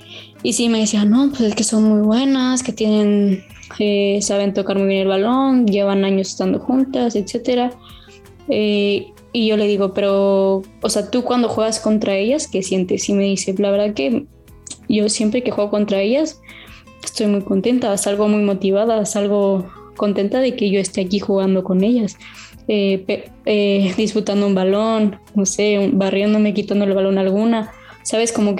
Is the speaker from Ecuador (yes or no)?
no; Mexico; now in Spain; ahora que lo estoy viviendo yo, soy de México, vengo a España, donde casi toda la gente es de aquí